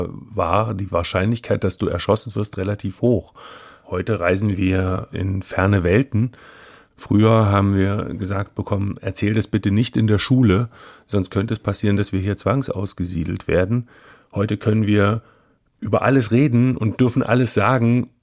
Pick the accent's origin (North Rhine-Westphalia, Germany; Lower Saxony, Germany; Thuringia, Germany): Thuringia, Germany; Wendehausen; Ich komme aus einem Ort, der sehr nah an der Grenze war, im Sperrgebiet mit dem Namen Wendehausen.